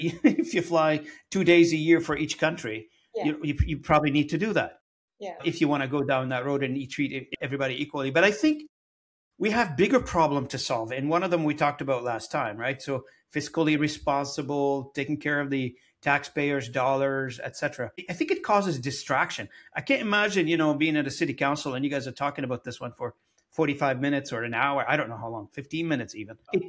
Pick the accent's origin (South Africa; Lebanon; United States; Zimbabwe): Lebanon; moved away as an adult; now in Canada; I'm from Lebanon originally. I've been here in the country for, I don't know how many decades now. I forgot. I came here as a young man. And I tell you, I came to Canada to become Canadian.